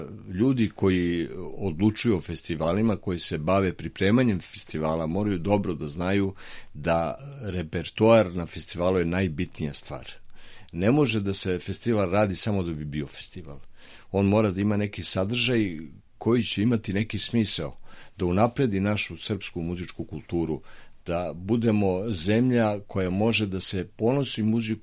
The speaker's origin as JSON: {"language": "Serbian", "town": "Niš", "region": "Southern and Eastern Serbia", "country": "Serbia", "tie": "born or raised there", "said": "Ja sam rodom iz Niša"}